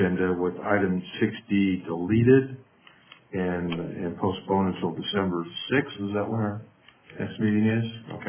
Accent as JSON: {"language": "English", "town": "Fairbanks", "region": "Alaska", "country": "United States", "said": "I'm from Fairbanks. What can I tell you?"}